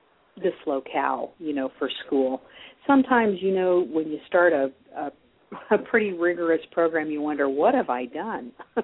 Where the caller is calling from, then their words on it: Iowa City, Iowa, United States; I'm calling you from Iowa City, Iowa.